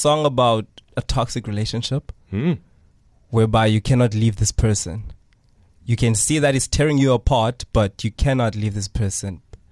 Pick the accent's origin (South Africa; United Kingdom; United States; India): South Africa; New Brighton, Eastern Cape; I am from New Brighton, born and bred here in Qobega, reside in New Brighton.